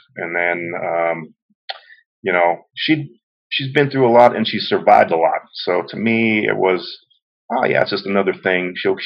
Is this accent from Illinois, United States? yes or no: no; Kailua, Hawaii, United States; I grew up in Kailua, always been a Kailua boy. In Enchanted Lake, mostly.